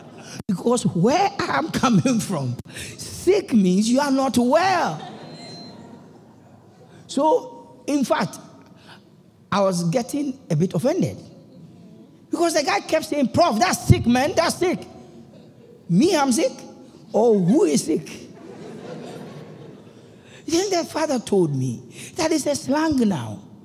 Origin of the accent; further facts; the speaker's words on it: Ashanti, Ghana; I am naturally from the Ashanti Kingdom. I realized recently that in our Ashanti language, there is no word for cousin.